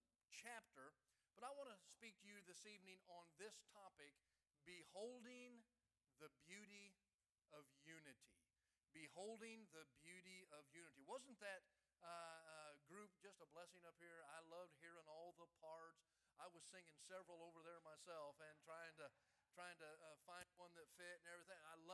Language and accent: English; Lincoln, Illinois, United States; I grew up in Lincoln, Illinois. All of you know where Lincoln is.